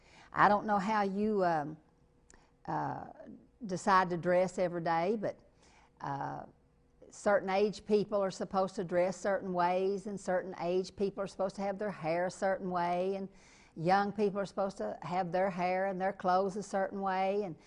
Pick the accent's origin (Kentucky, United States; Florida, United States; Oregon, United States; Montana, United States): Kentucky, United States; I know I'm from Kentucky.